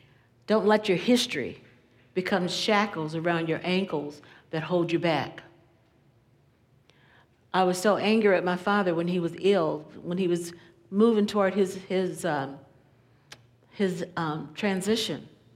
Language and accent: English; Louisville, Kentucky, United States; On a trip back to my hometown of Louisville, Kentucky one summer, I made up my mind to have a conversation with my father